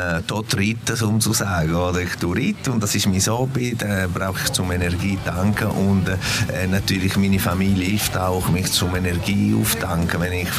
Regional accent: Italy; German is a second language; now in Switzerland; Ja, es ist natürlich eine stolze Sache als Italiener. Ich bin Ambassador von Italien, natürlich da in der Schweiz.

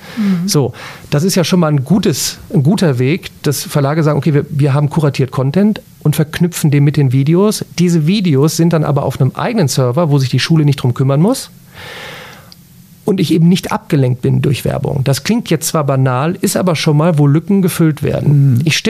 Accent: North Rhine-Westphalia, Germany; ich komme aus Remscheid-Solingen-Wuppertal

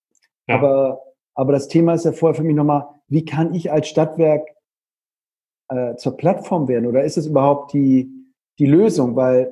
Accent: Cologne, North Rhine-Westphalia, Germany; ich komme jetzt aus Köln

